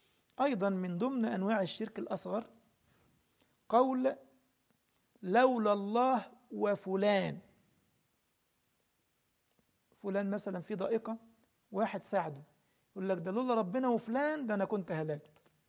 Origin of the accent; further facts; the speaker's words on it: Egypt; واحد تاني يمسك الخبزة عندنا في مصر يعني